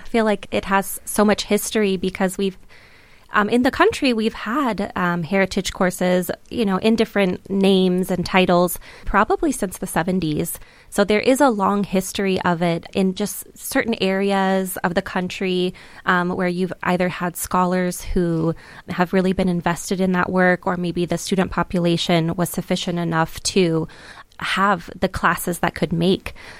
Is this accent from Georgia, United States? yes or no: no; Ohio, United States; I'm originally from Ohio, and so it wasn't until I got to the border that I realized there was this difference and this distinction.